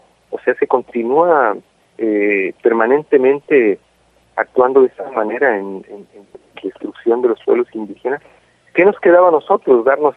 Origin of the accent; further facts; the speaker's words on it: Colombia; Ver en Colombia, creo que no solamente en Colombia, pero en mi país, todas las ciudades están invadidas